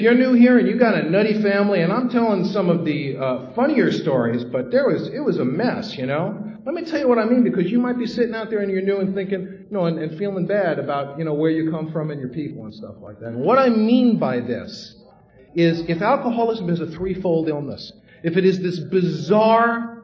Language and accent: English; New York City, New York, United States; And I grew up in this family, and I had a tough time growing up in the Bronx.